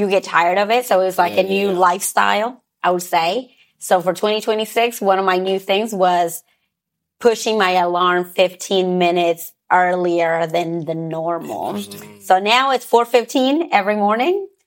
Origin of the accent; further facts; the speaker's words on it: Rogers, Arkansas, United States; also born or lived in Mexico; I actually was raised here. I grew up in Rogers. I moved here from Mexico in 94, and I've made Rogers my home ever since.